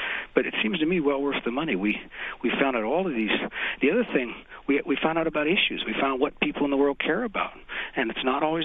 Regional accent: California, United States; I'm a Californian, so, you know, we're oriented that way.

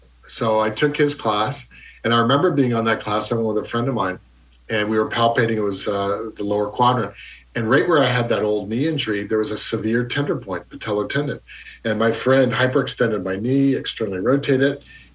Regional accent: Canada; I'm from Canada originally.

